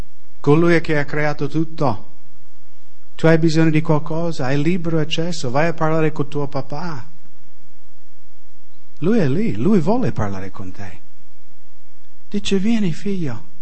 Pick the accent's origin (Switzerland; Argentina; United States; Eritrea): United States; Italian is a second language; veramente vengo dagli Stati Uniti